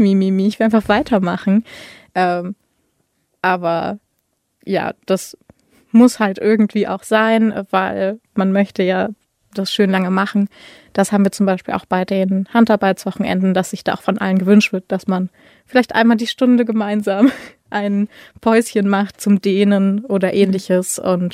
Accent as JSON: {"language": "German", "region": "Berlin", "country": "Germany", "said": "ich komme original aus Berlin, aus der großen Stadt und bin auch fürs Studium hergekommen und bin aber hier sehr glücklich."}